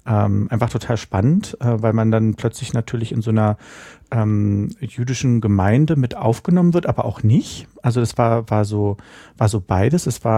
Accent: Berlin, Germany; ich bin in Berlin-Mitte groß geworden.

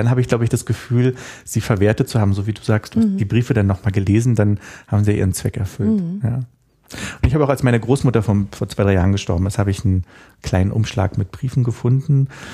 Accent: Berlin, Germany; Ich bin ja auch gebürtiger Berliner, Geburtskrankenhaus Friedrichshain und wohne jetzt, weiß ich nicht, 2 Kilometer von meinem wirklichen Geburtsort, also dem wirklichen Ort entfernt.

